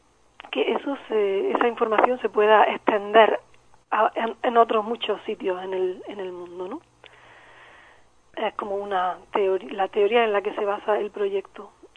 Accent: Spain; now in Portugal; el problema no sería como española vivir en Portugal

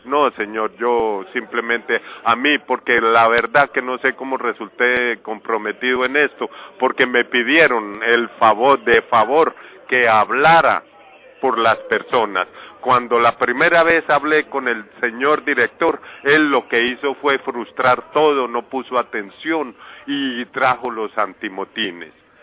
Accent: Colombia; moved away; yo por favor no deseo ser deportado ni para México, porque no soy de allá, y si me deportan para Colombia me pueden dar de baja

